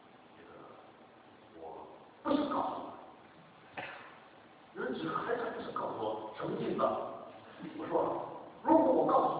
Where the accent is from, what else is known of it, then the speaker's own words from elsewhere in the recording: Beijing, China; accent: Beijing; 今天我讲话像北京腔啊，有点北京腔。北京腔的这个就说，你在哪儿？不知道啊，我说我是北京人啊，所以一般都不愿意讲是从美国回来的啊。